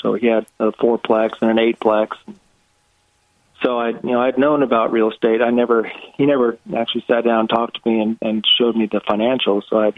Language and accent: English; Oregon, United States; also born or lived in Huntsville, Alabama; I'm from Oregon originally. I moved out here 2009.